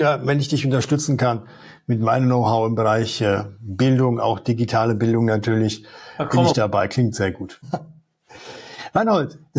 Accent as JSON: {"language": "German", "country": "Switzerland", "said": "ich bin ja Schweizer, aber ich bin ein italo-schweizerischer Sizilianer, sage ich immer, in Europa zu Hause."}